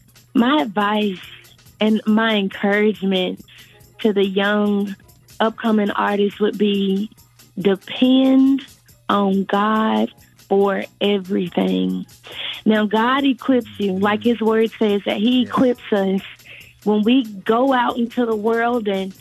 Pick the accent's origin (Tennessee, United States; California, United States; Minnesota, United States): Tennessee, United States; Memphis; And because I'm from Memphis, Tennessee, I love